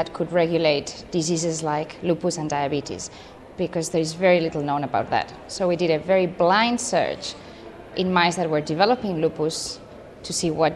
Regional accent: Spain; English is a second language; moved away as an adult; now in Canberra, Australia; I am from Spain.

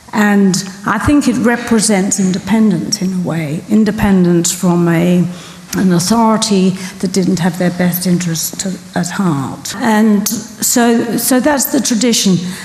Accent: Australia; Well, Mark was half Australian, so I am Australian.

